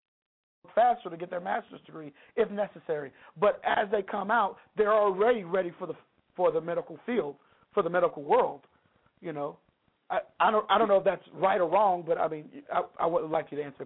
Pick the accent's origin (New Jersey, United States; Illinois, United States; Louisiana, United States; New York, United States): Louisiana, United States; Lake Charles; Well, where I grew up in Lake Charles, Louisiana, we actually had a Boeing company in my hometown.